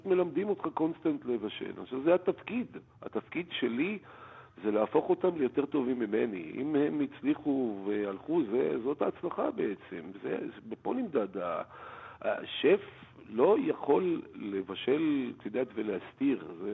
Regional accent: Jerusalem District, Israel; born there; נולדתי ב-65. נולדתי במושבה הגרמנית.

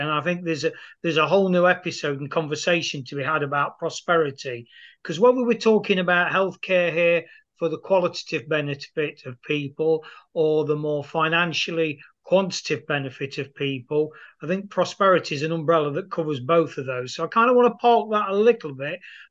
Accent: United Kingdom; as a Brit

